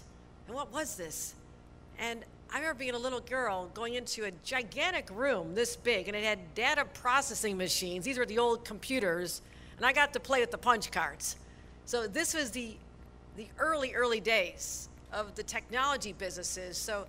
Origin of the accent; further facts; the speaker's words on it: Buffalo, New York, United States; I'm from Buffalo, I can say that.